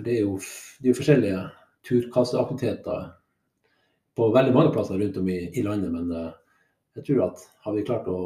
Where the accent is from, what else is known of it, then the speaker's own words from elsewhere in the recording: Malangen, Troms, Norway; Jeg vokste jo opp i Malangen i Troms, eller jeg vokste egentlig opp i Tromsø eller i Malang, alt etter sammen. Jeg bodde de 10 første årene i Tromsø, så flyttet vi til Malangen, så jeg, der var det masse flott natur